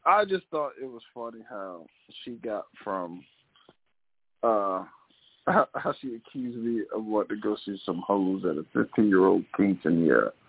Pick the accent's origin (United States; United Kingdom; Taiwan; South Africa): United States; New Jersey; Shout out to my Cuban family. They got good Spanish accents. I grew up in New Jersey.